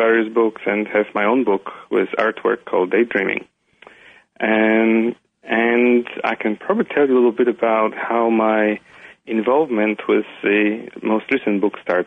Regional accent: Poland; Well, I'm a physician. I'm originally from Poland

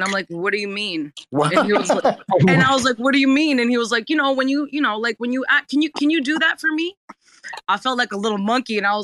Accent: New York City, New York, United States; because I'm originally from New York City.

